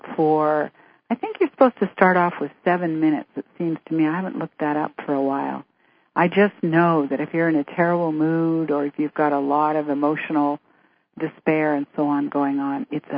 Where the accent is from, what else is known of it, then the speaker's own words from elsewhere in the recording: Vancouver, British Columbia, Canada; So when I finally left there, I went back to Vancouver, my hometown.